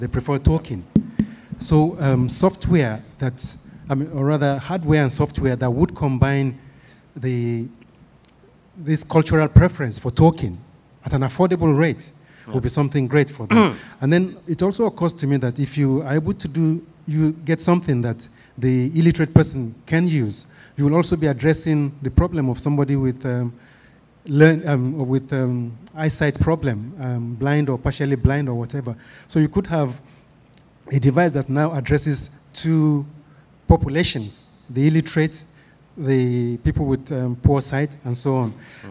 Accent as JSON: {"language": "English", "country": "Nigeria", "said": "I am from Nigeria, and we have done some work in rural use of mobile phones."}